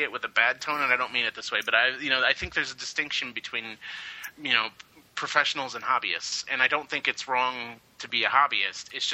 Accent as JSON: {"language": "English", "town": "Kansas City", "region": "Missouri", "country": "United States", "said": "I come from Kansas City"}